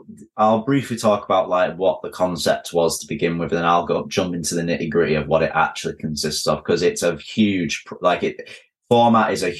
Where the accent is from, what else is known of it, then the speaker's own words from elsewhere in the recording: Manchester, North West England, United Kingdom; I love Manchester. I'm a Mancunian, but I think it's the greatest city ever.